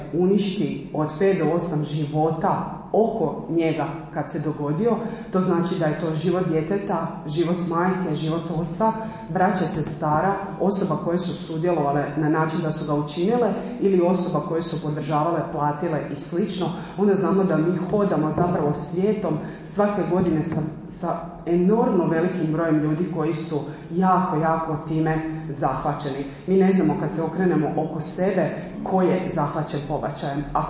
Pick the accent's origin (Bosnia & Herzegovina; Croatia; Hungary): Croatia; Vukovar, Vukovar-Srijem County; skroz od Vukovara, odakle sam ja, do Dubrovnika.